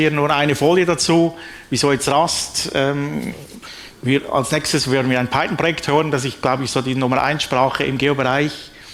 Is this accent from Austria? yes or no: no; Switzerland; wie Hans heute gesagt hat. Ich komme aus der Schweiz